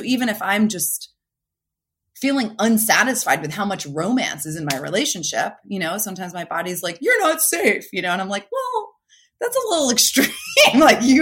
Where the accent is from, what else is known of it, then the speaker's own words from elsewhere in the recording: New Jersey, United States; now in California, United States; I mean, I'm from New Jersey originally. I live in California now.